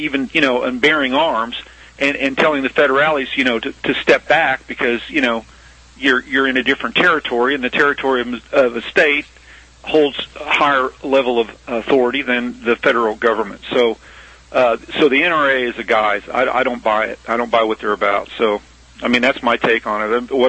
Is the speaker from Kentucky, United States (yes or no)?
no; Missouri, United States; So the deal is, you know, I told you that I'm from Missouri.